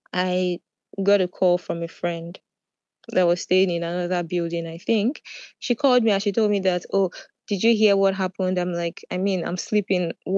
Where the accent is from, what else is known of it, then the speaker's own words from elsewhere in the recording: Nigeria; And I'm from Nigeria, right? Sometimes, you know, we run out of cash at the ATM.